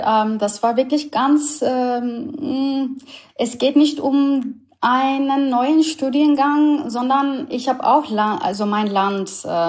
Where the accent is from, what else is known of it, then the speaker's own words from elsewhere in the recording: Istanbul, Turkey; German is a second language; moved away as an adult; now in Germany; Also ich bin ursprünglich eine Türkin. Ich bin seit 8 Jahren in Deutschland. Ich komme ursprünglich aus Istanbul. Ich bin eine Ur-Istanbulerin. Ich komme aus der großen Stadt. Ich habe in Istanbul Chemieingenieurwesen studiert